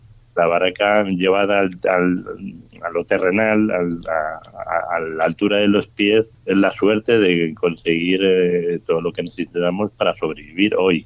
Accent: Balearic Islands, Spain; now in Senegal; empecé a vivir en Senegal. Y tengo el vínculo con Mallorca porque soy de aquí, de Mallorca, y viven mis padres aquí.

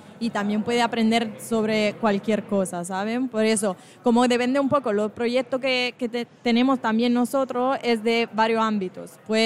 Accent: Italy; Spanish is a second language; now in Spain; Esto también para mí, como yo soy italiana y estar en España, bueno, italiano y español es un poco parecido

